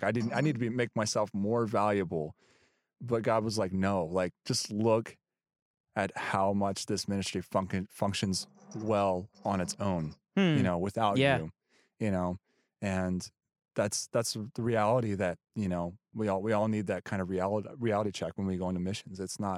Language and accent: English; United States; I'm just this American guy that's cool that I'm there because I'm American.